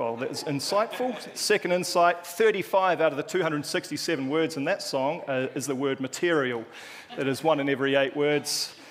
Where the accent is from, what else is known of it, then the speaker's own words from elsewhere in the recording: New Zealand; accent: Kiwi; in my Kiwi accent